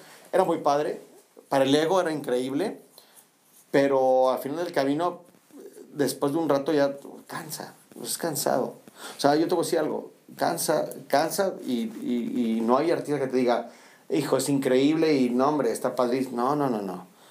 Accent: Mexico City, Mexico; now in Monterrey, Mexico; me imaginé terminar viviendo aquí en Monterrey. Me encantaba, pero nunca, como que nunca lo visualicé, nunca lo vi. Más, jamás me imaginé viviendo fuera de otra ciudad que no fuera la Ciudad de México.

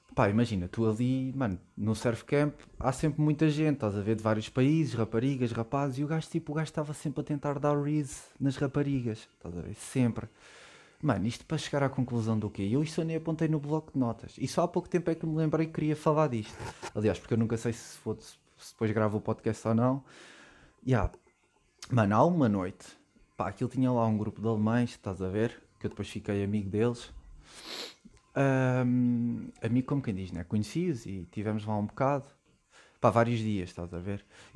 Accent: Portugal; Pergunta-me de onde é que eu sou, tipo, sou cá de Portugal

